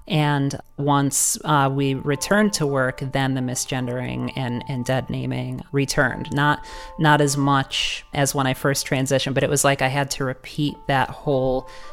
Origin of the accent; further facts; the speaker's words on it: Rochester, New York, United States; I'm from Rochester, New York.